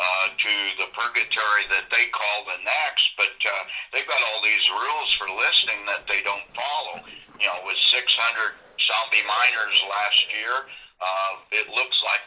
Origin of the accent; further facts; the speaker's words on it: United States; I'm an American, so we're used to one regulatory agency